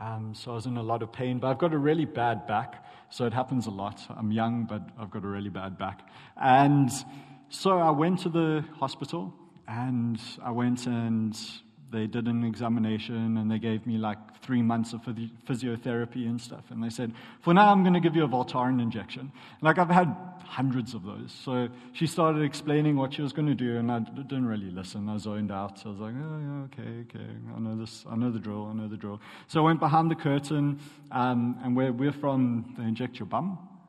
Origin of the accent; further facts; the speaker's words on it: South Africa; moved away as an adult; also born or lived in South Korea; I am from South Africa, but before I came here, I did a year in South Korea teaching English